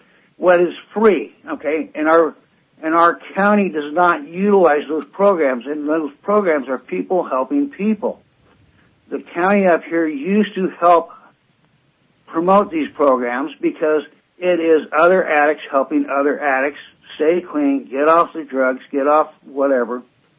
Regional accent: Santa Rosa, California, United States; Hey, I came from the Bay Area, I came from Santa Rosa.

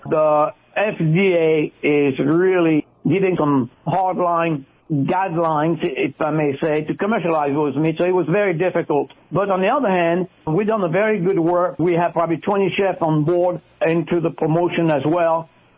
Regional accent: France; And going back to growing up in France, I grew up in the 60s as a kid.

